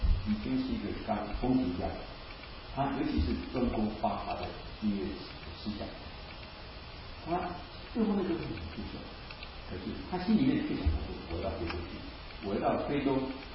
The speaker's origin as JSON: {"language": "Chinese", "country": "China", "said": "我们中国人其实在这方面啊，很早就知道应该怎么去对待年长或者年幼。"}